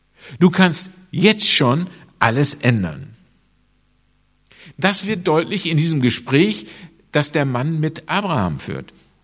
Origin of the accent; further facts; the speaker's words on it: Gelsenkirchen, North Rhine-Westphalia, Germany; born there; ich bin ja in Gelsenkirchen-Horst geboren.